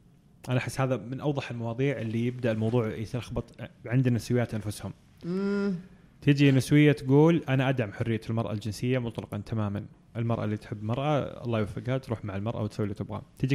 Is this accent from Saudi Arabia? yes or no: yes; Saudi Arabia; أول شيء جندر شو اسمه والبي جاب ما عندنا في السعودية